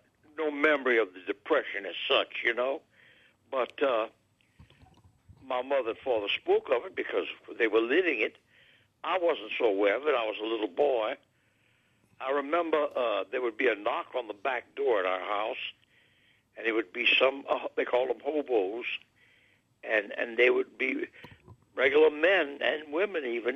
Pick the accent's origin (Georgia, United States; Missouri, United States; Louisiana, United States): Louisiana, United States; Lafayette; born there; I was born at home in Lafayette.